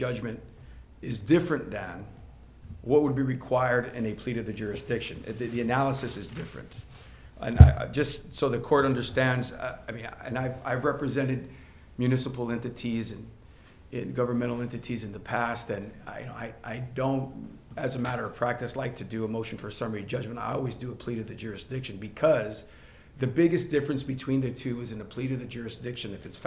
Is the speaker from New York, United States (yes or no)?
no; Dunn, Texas, United States; which is my hometown, by the way.